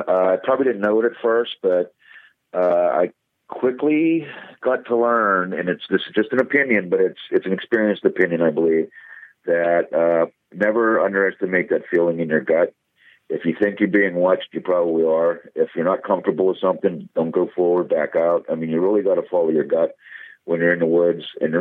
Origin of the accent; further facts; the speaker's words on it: Pennsylvania, United States; it's here it is in my home state.